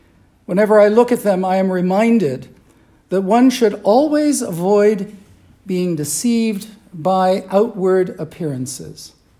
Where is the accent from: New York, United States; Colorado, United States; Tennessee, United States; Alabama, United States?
Colorado, United States; Colorado Springs; I grew up in Colorado Springs, where the Great Plains meet the Front Range of the Rocky Mountains at the foot of Pikes Peak.